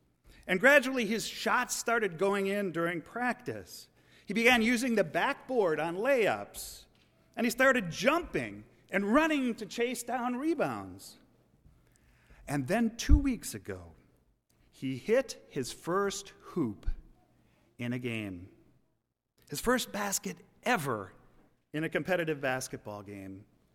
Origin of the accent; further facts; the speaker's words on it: Appleton, Wisconsin, United States; also born or lived in Philadelphia; Of course, I knew Wisconsin since I grew up in Appleton, but that was 40 years ago.